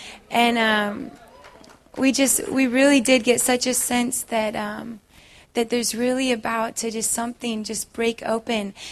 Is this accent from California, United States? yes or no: yes; Redding, California, United States; We're from Redding, California, and Bethel Church is our home church.